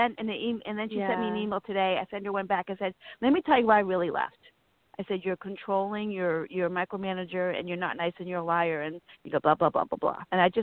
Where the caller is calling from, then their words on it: Virginia, United States; the girl from Virginia.